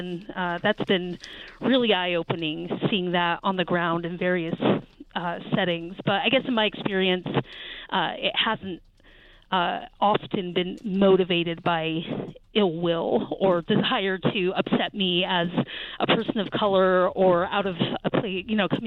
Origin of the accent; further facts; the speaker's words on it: Charlottesville, Virginia, United States; the rally here in my hometown in Charlottesville, Virginia